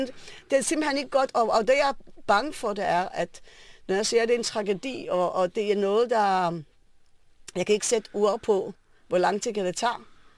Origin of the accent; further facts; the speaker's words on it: Ra'anana, Central District, Israel; Nej, altså jeg er født og opvokset i Ranana, mm-hmm. Og alle sammen i Ranana.